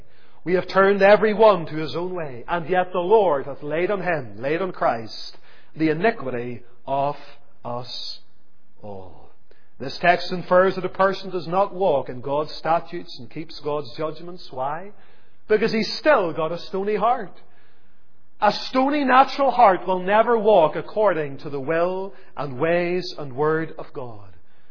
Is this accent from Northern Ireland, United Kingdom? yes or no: yes; Lisburn, Northern Ireland, United Kingdom; born there; I was born in Lisburn in Lagan Valley Hospital